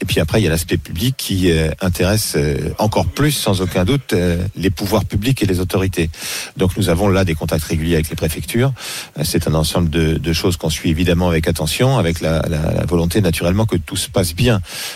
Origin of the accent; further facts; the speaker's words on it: France; parce que je suis français